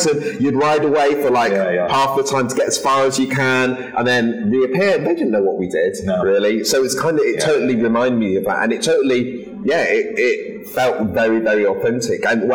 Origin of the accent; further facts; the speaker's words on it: Bradford, Yorkshire and the Humber, United Kingdom; I grew up in Bradford, like estates in Bradford